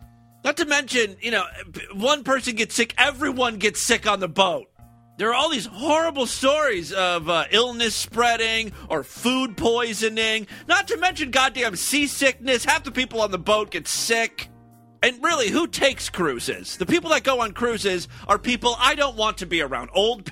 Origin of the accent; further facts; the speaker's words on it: Ohio, United States; I grew up in Northeast Ohio, and there's just tons of beaches there. It's right up on Lake Erie.